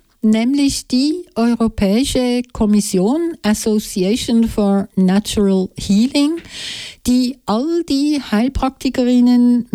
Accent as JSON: {"language": "German", "country": "Switzerland", "said": "bei uns in der Schweiz"}